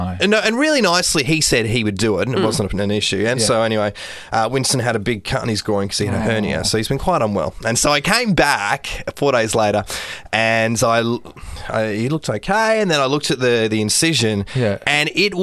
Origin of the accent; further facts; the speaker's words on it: Scotland, United Kingdom; Yeah. Well, I am Scottish